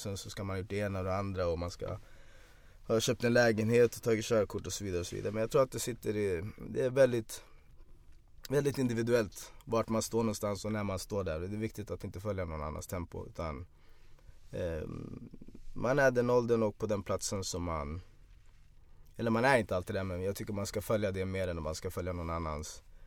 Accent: Sweden; born there; vad intressant med tanke på att jag är född här i Sverige, men jag får väl föra deras talan

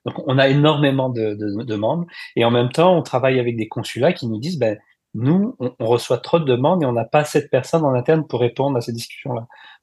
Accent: France; Je peux en parler d'expérience, même si en tant que Français, c'est assez quand même accessible.

